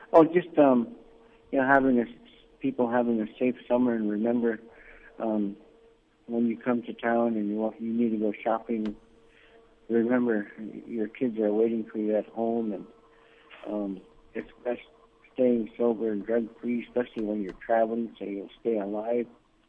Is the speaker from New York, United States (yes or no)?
no; Bethel, Alaska, United States; the new officers who are coming on here in Bethel. My hometown, this is my hometown.